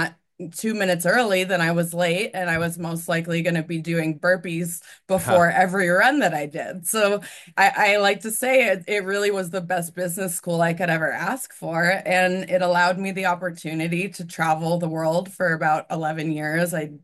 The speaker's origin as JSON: {"language": "English", "town": "Breckenridge", "region": "Colorado", "country": "United States", "tie": "born or raised there", "said": "I grew up in Breckenridge, Colorado. For those of you who have heard of Breckenridge, it's a great little mountain resort in Colorado and very small community."}